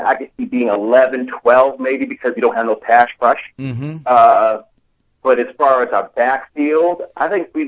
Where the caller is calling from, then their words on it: Tallahassee, Florida, United States; also born or lived in Georgia, United States; I moved from Georgia. Now I'm in Florida, in the outskirts of nowhere land again.